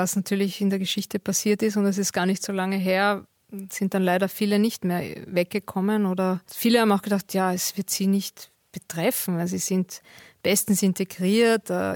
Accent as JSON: {"language": "German", "region": "Vienna", "country": "Austria", "tie": "born or raised there", "said": "Aber ich fühle mich natürlich als Österreicherin, als Wienerin. Ich habe immer hier gelebt. Also natürlich ist das hier meine Heimat."}